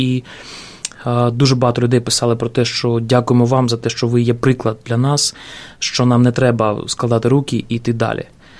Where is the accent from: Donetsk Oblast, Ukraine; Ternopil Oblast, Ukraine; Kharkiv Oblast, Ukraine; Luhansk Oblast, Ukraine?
Donetsk Oblast, Ukraine; also born or lived in Chernihiv; Я сам народився в Чернігові, дитинство пройшло в Донецькій області, потім знову в Чернігов, потім знову Донеччина. І так в мене, я кажу, що в мене дві такі батьківщини моїх, два рідних краї – Чернігівщина і Донеччина.